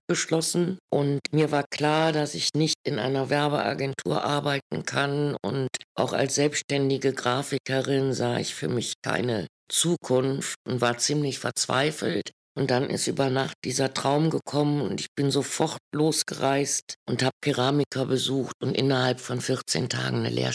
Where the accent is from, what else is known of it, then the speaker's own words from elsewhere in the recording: Mettmann, North Rhine-Westphalia, Germany; Schulzeit up and down in Mettmann, aufs Gymnasium nach der Quarta